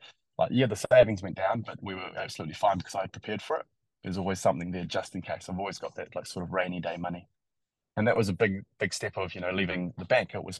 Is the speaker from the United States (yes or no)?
no; New Zealand; they know I'm a Kiwi and we can start pretty easy conversations.